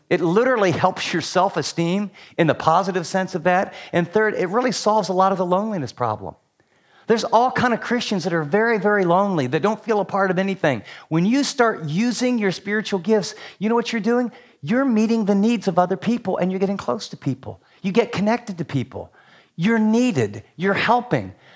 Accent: West Virginia, United States

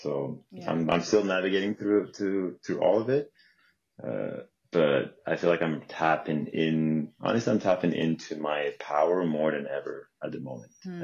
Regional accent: Montreal, Quebec, Canada; I am 32 years young, and I'm from beautiful Montreal, Canada. I'm back in my hometown now after traveling for about 3 years

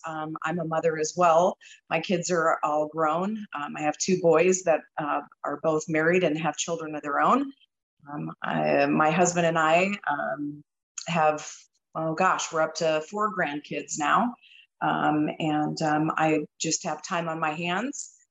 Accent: Iowa, United States; now in Las Vegas, United States; I was also born and raised in Iowa. I've lived in Las Vegas, Nevada now since, 1996. So I'm basically a native.

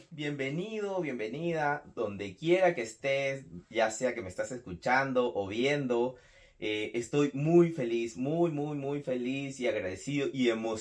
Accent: Peru; now in United States; soy de Perú, actualmente vivo en Estados Unidos

